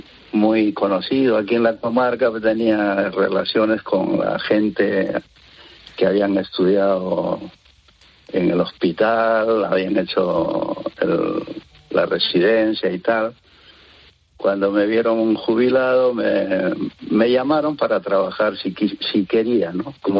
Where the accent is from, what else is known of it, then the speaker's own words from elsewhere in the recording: Peru; de pequeño nosotros en Perú, de muy pequeños, pues siempre estamos al pie del cañón en el sentido de hacer trabajos adecuados para la edad